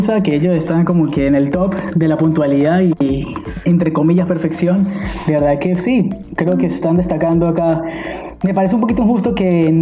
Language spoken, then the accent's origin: Spanish; Venezuela; now in Germany; creo que es una de las sensaciones que nunca había tenido en mi país de origen, ¿no? En Venezuela, nunca tuve esa seguridad